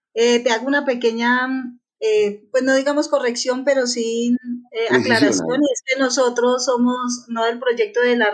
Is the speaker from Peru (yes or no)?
no; Antioquia, Colombia; also born or lived in Tolima; Pues yo nací en el Tolima, pero pues mi vida prácticamente la viví en Antioquia, pero como anduve por varias cárceles del país, entonces se me pegaron muchos acentos, entonces soy un híbrido todo extraño.